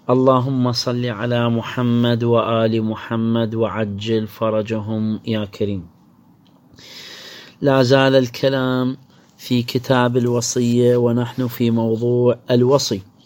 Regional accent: Iraq

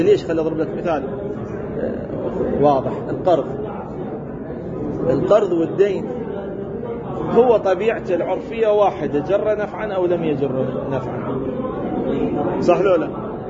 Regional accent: Saudi Arabia; عندنا بالسعودية

